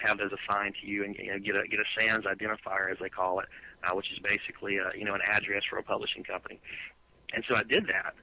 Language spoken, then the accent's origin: English; Dothan, Alabama, United States; Well, I'm actually originally from Dothan, Alabama